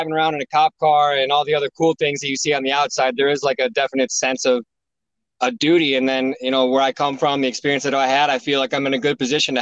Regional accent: State College, Pennsylvania, United States; born there; I was born outside of Philadelphia in State College.

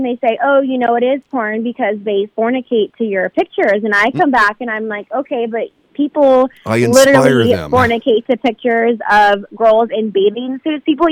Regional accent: Santa Barbara, California, United States; I'm from Santa Barbara, so it was at the Santa Barbara Bowl.

